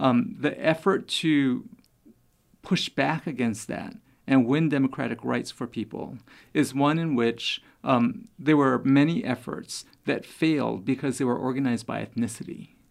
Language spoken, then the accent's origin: English; Hawaii, United States; You know, I grew up in Hawaii. And so first of all, growing up in Hawaii, I did not think of myself as Asian.